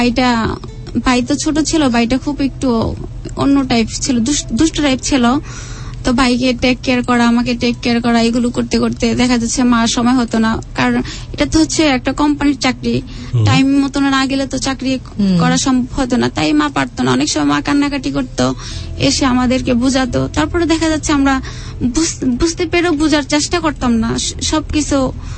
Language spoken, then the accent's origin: Bangla; Dhaka, Dhaka Division, Bangladesh; আমি ঢাকা থেকে আটি থেকে আসছি, এটা হচ্ছে আপনার মোহাম্মদপুর পরে আটি বাজার থেকে।